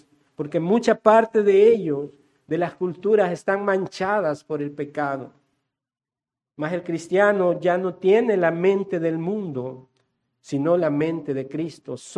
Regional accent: Honduras; aquí creo que todos somos hondureños, tenemos una identidad, nos identifica como ciudadanos de un país

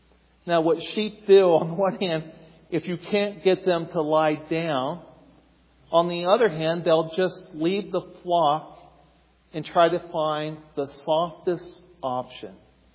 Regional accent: Ohio, United States; accent: Appalachian; if you're wondering where the accent comes from, I'm Appalachian. I'm from Eastern Ohio. I grew up on a farm with cattle, not with sheep.

